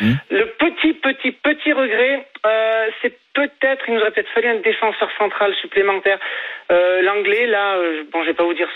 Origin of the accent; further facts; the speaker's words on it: Auvergne-Rhône-Alpes, France; étant Auvergnat